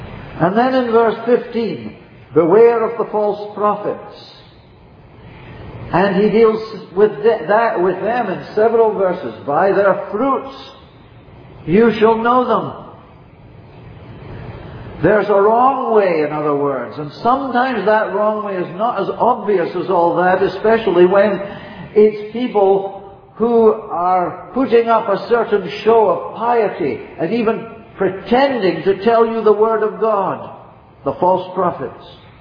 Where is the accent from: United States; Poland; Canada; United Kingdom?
United Kingdom; Edinburgh, Scotland; The oldest building in my hometown, Edinburgh in Scotland, is a little stone chapel that is perched up on the top of the Castle Rock.